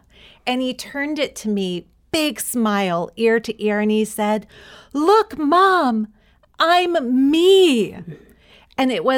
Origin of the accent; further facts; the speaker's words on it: Hawaii, United States; professionally connected as a Hawaiian woman, able to use the language that was most intimate and natural for me